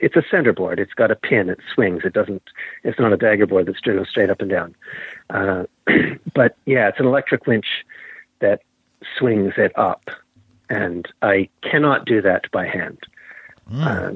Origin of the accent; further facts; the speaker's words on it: Toronto, Ontario, Canada; born there; I was born in Toronto, Canada, and my parents lived there